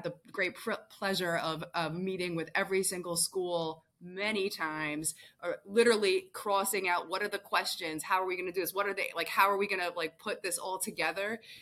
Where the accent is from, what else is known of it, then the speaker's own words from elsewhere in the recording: Bronx, New York, United States; I want to do that at PS85, where I grew up in West Farms in Fordham in the Bronx.